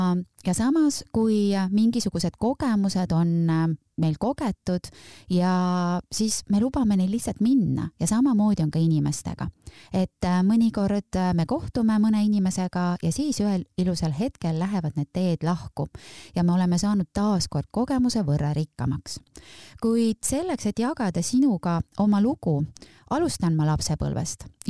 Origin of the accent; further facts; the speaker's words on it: Tartu, Tartu County, Estonia; also born or lived in Viljandi; ma olen pärit Tartust, elan seal ja olen siis mõned aastad elanud ka Viljandis ja armastan ikkagi seda, et koju on alati hea tagasi tulla, nii et jätkan oma rännakuid oma kodulinnas Tartus.